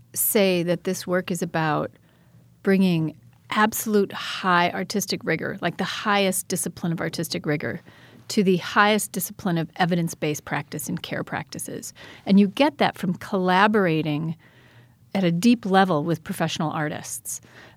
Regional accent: Janesville, Wisconsin, United States; typical middle school experience growing up in Janesville, in any place really, it was just hard.

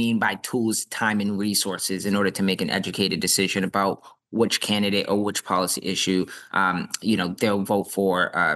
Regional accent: Boston, Massachusetts, United States; I come from Boston, and we learned a lot about taxation without representation.

